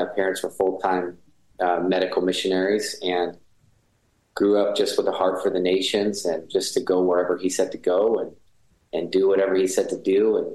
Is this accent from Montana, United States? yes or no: yes; Montana, United States; I grew up in Montana, so I, you know, Canada was like almost a second home nation to me.